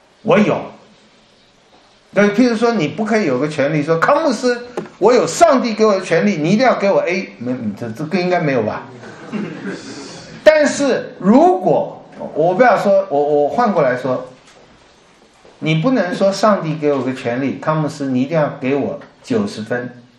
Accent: China; 我们比较有的观念是所有的，我们中国人的翻译，万物都是神造的

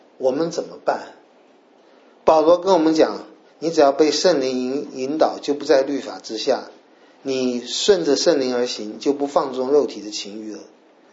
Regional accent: China; 墙上就有庞贝城里各种我们中国人讲保暖私淫欲的事。

